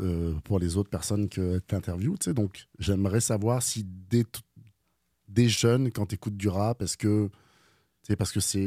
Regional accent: Grenoble, Auvergne-Rhône-Alpes, France; Je viens de Grenoble, mais j'ai jamais été très attiré par Grenoble Sud-Est.

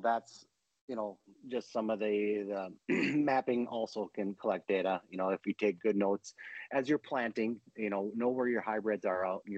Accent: Madison, Minnesota, United States; I'm from Western Minnesota, Lacaparle County, small town of Madison, Minnesota. Grew up on a small dairy farm there.

